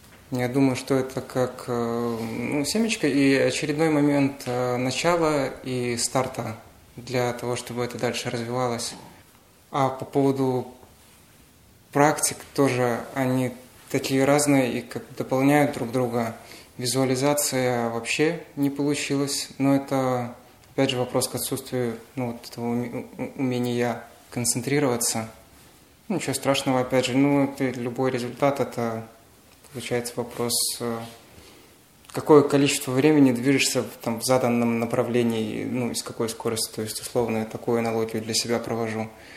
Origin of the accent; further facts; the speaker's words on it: Minsk, Belarus; Я из Минска.